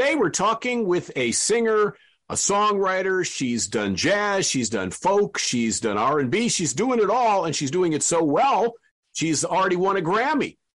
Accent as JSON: {"language": "English", "town": "Southfield", "region": "Michigan", "country": "United States", "said": "I'm from the Oakland County, Oak Park, Southfield area."}